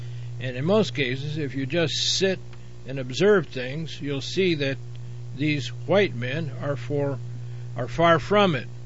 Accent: Albuquerque, New Mexico, United States; I'm from New Mexico, Albuquerque. I've done time there, Texas, and Georgia.

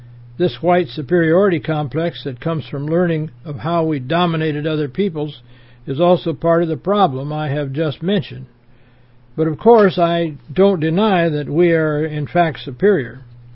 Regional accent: United States

